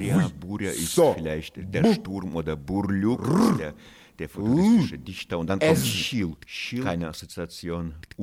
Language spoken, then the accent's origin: German; Russia; now in Germany; Ich komme aus Russland, lebe hier seit 26 Jahren, habe inzwischen erwachsene Kinder